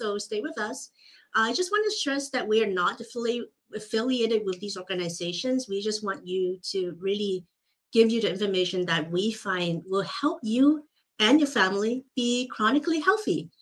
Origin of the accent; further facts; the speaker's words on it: Hong Kong; where I grew up in Hong Kong, Easter was actually a four-day weekend.